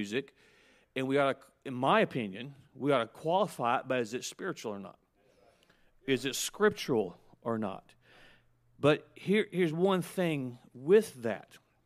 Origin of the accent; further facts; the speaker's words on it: the South, United States; I'm from the South.